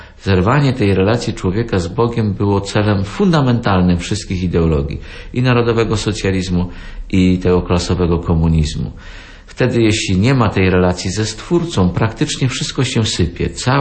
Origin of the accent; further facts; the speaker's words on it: Subcarpathian Voivodeship, Poland; ludzi z moich stron rodzinnych Podkarpacia